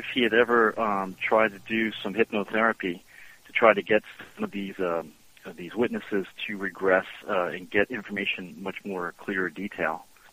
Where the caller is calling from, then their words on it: New Jersey, United States; I'm calling from New Jersey.